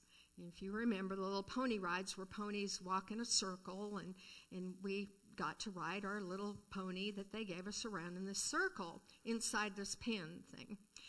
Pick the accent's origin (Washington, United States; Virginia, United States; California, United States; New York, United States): California, United States; Los Angeles; I grew up in Los Angeles, California, which I'm sure all of you, most of you, would think of as a huge city, big city with lots of traffic.